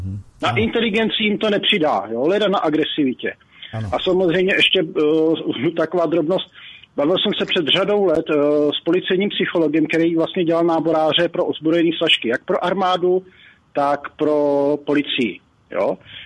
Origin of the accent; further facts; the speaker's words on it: Brno, South Moravian Region, Czechia; Já jsem z Brna, jo?